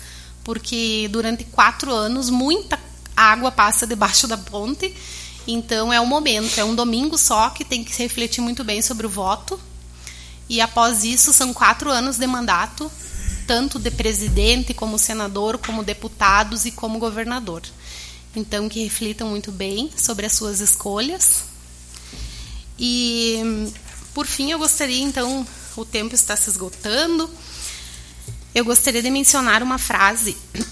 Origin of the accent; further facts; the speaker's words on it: São Borja, Rio Grande do Sul, Brazil; now in Santo Augusto, Brazil; Eu sou de São Borja, é a cidade dos presidentes, né? Tenho muito orgulho das minhas origens, mas eu escolhi Santo Augusto. Eu escolhi Santo Augusto para viver, escolhi Santo Augusto para exercer minha profissão de advogada